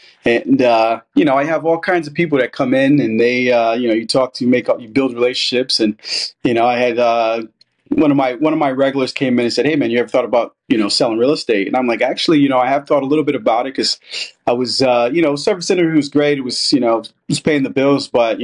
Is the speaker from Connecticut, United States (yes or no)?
yes; Connecticut, United States; now in Fort Myers, United States; No, I'm originally from the Northeast, Connecticut. So been down here about 8 years.